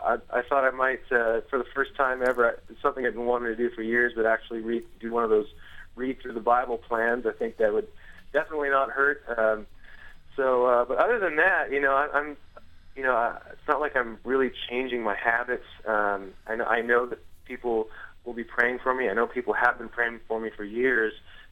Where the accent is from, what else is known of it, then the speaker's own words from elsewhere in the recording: Montreal, Quebec, Canada; I grew up in Montreal, which is a part of Canada which is very unchurched. It's about as churched as any place in Europe that you'd find.